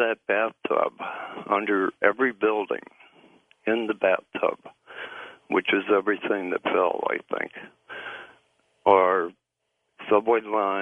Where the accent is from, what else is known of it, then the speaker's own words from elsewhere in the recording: Midwest, United States; I grew up in the Midwest, so I know a little bit about tornadoes.